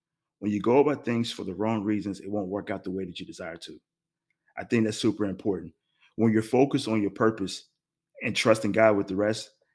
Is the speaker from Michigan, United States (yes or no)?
no; Salisbury, North Carolina, United States; I'm actually from Salisbury, North Carolina. So I don't know if many of you are in the North Carolina area. It's actually 45 minutes from Charlotte, North Carolina.